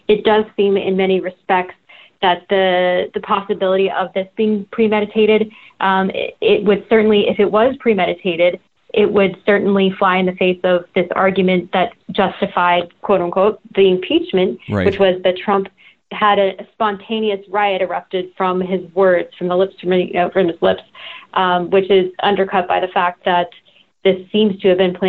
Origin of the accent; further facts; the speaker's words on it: Utah, United States; he's actually from my home state of Utah